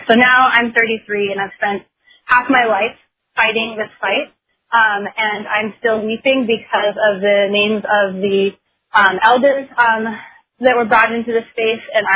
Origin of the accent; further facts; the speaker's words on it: Fairbanks, Alaska, United States; I grew up in Fairbanks on the lands of the Lower Tanana Dene. I'm a lifelong Alaskan